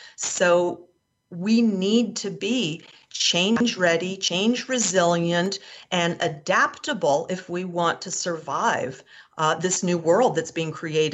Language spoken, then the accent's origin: English; Quebec, Canada; And then we went to Canada, and I grew up in Canada, in Quebec.